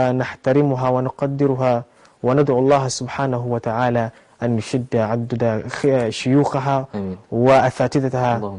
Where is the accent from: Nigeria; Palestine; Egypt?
Nigeria; في بلدي نيجيريا بصفة خاصة